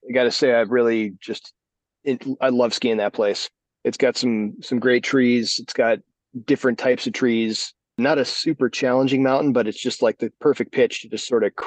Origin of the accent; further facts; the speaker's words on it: Colorado, United States; So, yeah, I grew up in Colorado, but yeah, my family did not have a whole lot of money.